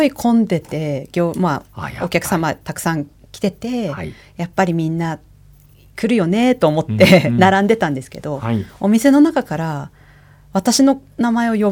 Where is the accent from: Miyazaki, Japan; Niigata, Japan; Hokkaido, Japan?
Hokkaido, Japan; Kikonai; 私は木古内出身です。